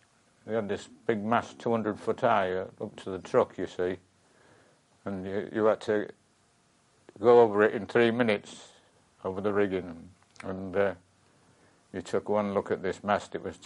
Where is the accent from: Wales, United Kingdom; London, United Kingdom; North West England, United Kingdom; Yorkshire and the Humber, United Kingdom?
Yorkshire and the Humber, United Kingdom; Hull; born there; I was born in Hull, well, on the outskirts. I think just outside it in those days because they wanted the boundaries.